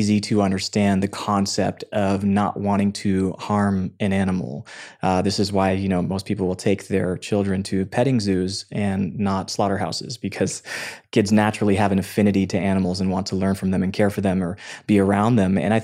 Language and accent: English; Mississippi, United States; I grew up in Mississippi and there weren't too many vegetarians in Mississippi.